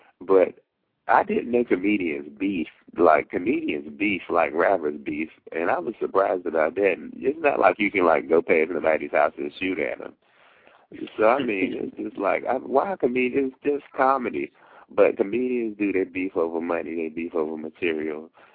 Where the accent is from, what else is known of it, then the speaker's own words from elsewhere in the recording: North Carolina, United States; Because, like, originally I'm from North Carolina